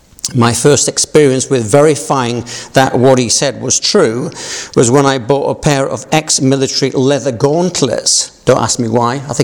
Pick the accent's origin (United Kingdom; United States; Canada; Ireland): United Kingdom; Yorkshire and the Humber; because I'm a Yorkshireman